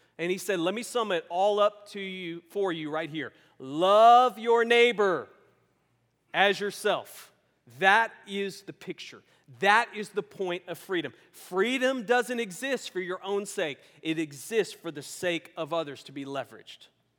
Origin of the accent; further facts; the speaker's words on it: Louisiana, United States; also born or lived in Georgia; In fact, growing up in Louisiana, I remember, I've heard this a couple times, and actually once or twice living in Georgia.